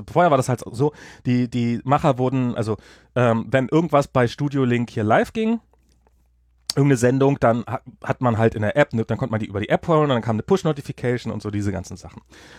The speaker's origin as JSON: {"language": "German", "country": "United States", "said": "hier für mich als Amerikaner."}